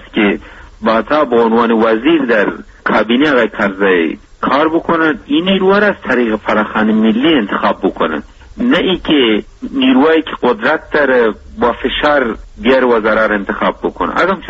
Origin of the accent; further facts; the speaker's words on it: Afghanistan; ما به عنوان یک افغان، به عنوان یک متخصص